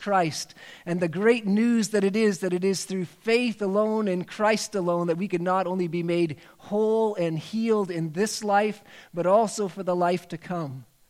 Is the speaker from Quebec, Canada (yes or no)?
no; British Columbia, Canada; Now, I grew up on the West Coast, and many times on the West Coast, people would go out boating